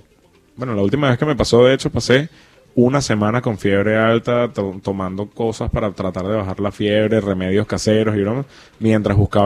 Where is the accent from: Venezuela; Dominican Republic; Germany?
Venezuela; como venezolano, como joven venezolano